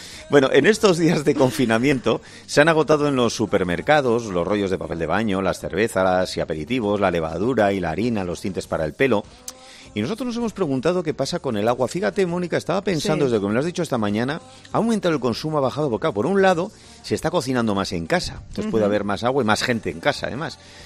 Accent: Bilbao, Basque Country, Spain; yo soy de Bilbao y digo, en Madrid no llueve mucho nunca

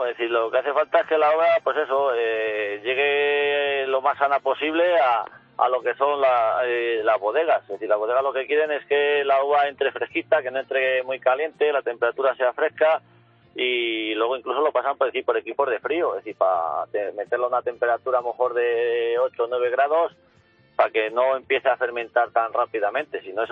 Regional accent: Castile and León, Spain; yo no soy de Rueda, yo soy de un pueblecito de Arrodilana, uh-huh. Y más soy algo de alcalde. Un pueblecito de 140 habitantes, que está a 7 kilómetros de Mina del Campo, a 5 de La Seca y a 9 de Rueda.

